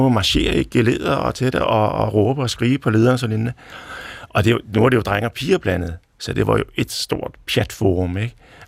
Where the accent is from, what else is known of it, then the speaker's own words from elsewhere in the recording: Copenhagen, Capital Region, Denmark; og er forfatter. Jeg kommer fra Nørrebro.